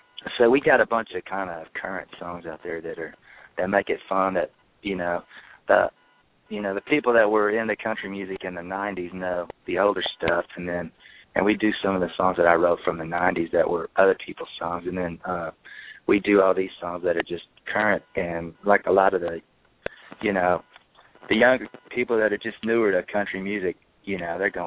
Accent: Illinois, United States; now in Nashville, United States; I'm from Southern Illinois. I went to SIU. And I've been in Nashville for a long time, but I sure grew up down there.

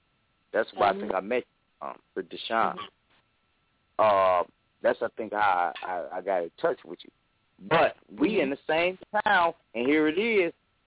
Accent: Cleveland, Ohio, United States; because I'm born and raised in Cleveland.

